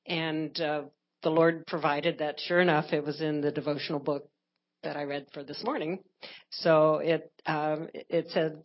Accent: Colorado, United States; from Colorado.

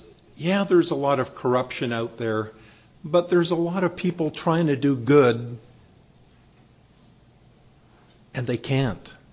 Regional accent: Canada; and this is in Canada, brethren. I'm Canadian. This happened in Canada.

